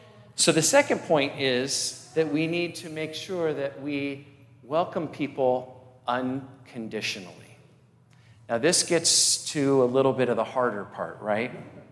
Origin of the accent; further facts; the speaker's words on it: Seattle, Washington, United States; I was from the Seattle area, and I was pretty poor.